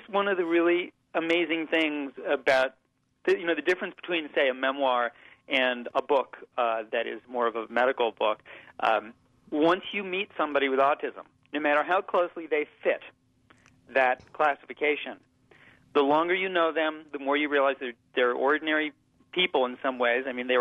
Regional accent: Chicago, Illinois, United States; born there; I was born in 1961 in Chicago, and I remember when I was growing up

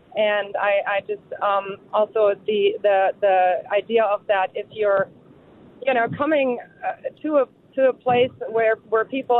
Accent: Germany; English is a second language; moved away as an adult; now in Madison, United States; So I'm from Germany originally. I came here in my early 20s

